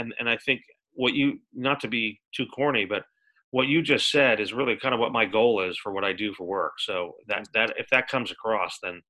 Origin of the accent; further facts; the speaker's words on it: Fairfield, Connecticut, United States; I'm from Fairfield, Connecticut, and I, you know, like I said, my first real job out of college is in Greenwich, so I've got a lot of history there.